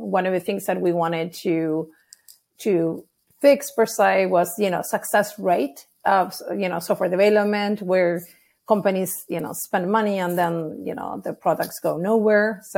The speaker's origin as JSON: {"language": "English", "country": "Uruguay", "moved": "yes", "lives_now": "Chicago, United States", "said": "I'm from Uruguay. So I came here a long time ago. My parents are from Ecuador, actually."}